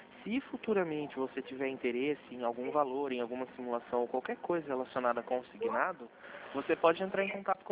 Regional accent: São Paulo, Brazil; eu sou do interior de São Paulo

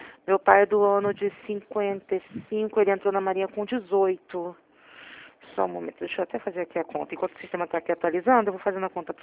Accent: Rio de Janeiro, Brazil; Eu sou do Rio.

